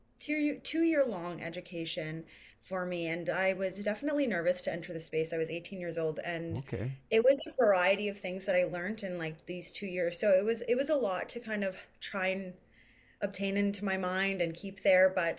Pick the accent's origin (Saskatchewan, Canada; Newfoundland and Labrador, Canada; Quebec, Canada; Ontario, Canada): Ontario, Canada; a lot of us people growing up in Northwestern Ontario, just growing up in Canada